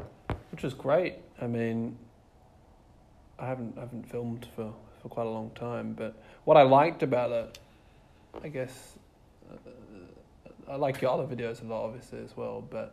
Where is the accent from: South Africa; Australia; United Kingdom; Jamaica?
Australia; Perth, Western Australia; I'm 27. I'm from Perth in West Australia.